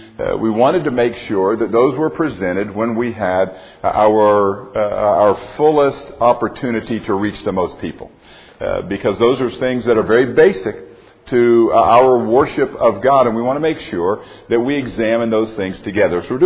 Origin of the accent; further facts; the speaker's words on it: Florida, United States; Growing up in Florida, one of the things that was interesting is, you know, depending on where you grow up, you see things that people in other parts of the world don't necessarily see.